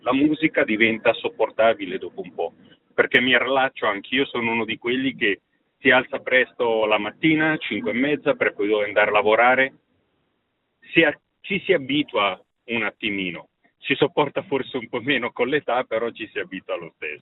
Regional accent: Locarno, Ticino, Switzerland; now in Minusio, Switzerland; anch'io uno dei tanti del Locarnese, ormai nato e cresciuto a Locarno

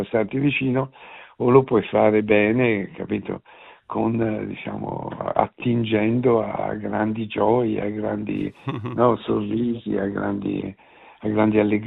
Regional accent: Lamole, Tuscany, Italy; Io vengo dalla Toscana, da piccolo abitavo anche a Lamole. Lamole è un piccolo paese del Chianti, produttore di vino.

